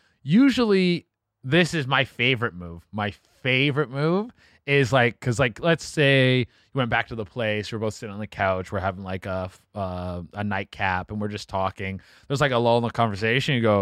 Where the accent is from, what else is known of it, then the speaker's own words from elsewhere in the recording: Canada; Oh, I forgot. You guys are American. I'm Canadian. So it's like we start at 19.